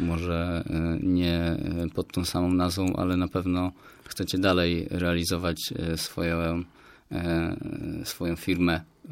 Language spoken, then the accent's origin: Polish; Bydgoszcz, Kuyavian-Pomeranian Voivodeship, Poland; spotykamy się w gdańskim radiu, a jednak wszyscy jesteśmy z Bydgoszczy.